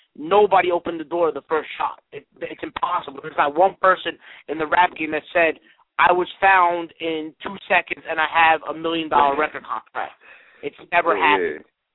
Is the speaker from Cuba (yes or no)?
no; New Jersey, United States; I mean, I'm not from the down south. I've been born and raised in Jersey my whole life